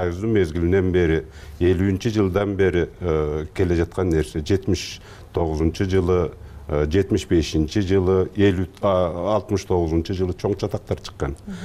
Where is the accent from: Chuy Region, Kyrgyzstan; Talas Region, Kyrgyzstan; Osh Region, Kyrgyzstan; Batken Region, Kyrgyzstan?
Batken Region, Kyrgyzstan; Samarkandyk; Бул жерде мен өскөм, абдан жакшы билем. Орто сай деген Самаркандегеси үчкө бөлүнөт. Чоң айыл, бир мезгилде совхоздун борбору болуп турган.